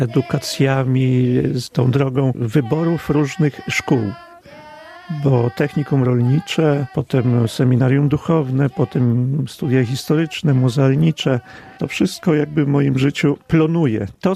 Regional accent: Studziwody, Podlaskie Voivodeship, Poland; born there; urodziłem się w Studziwodach, w miejscu stworzonym przez najważniejszych ludzi na Podlasiu w nowożytności, a to jest rodzina Siechieniewiczów.

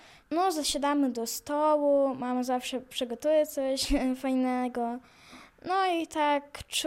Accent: Bojary, Grodno Region, Belarus; Przyjechałem z Białorusi, z Grodna, z wsi Bojary. Mam 10 lat.

